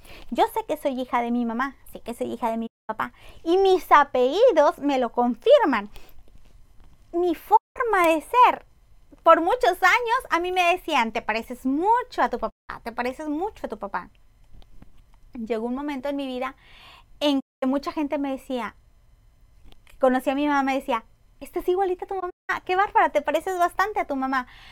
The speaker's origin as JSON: {"language": "Spanish", "country": "Mexico", "said": "porque yo sé que soy mexicana y escuchar el sonido del mariachi, escuchar por ahí una canción que hable de mi bello México, es muy bonito."}